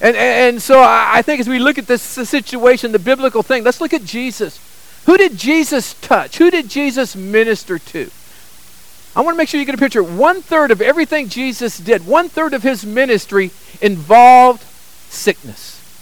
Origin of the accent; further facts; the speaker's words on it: Sacramento, California, United States; And I grew up in Sacramento, and both our hospitals, I remember one was Mercy.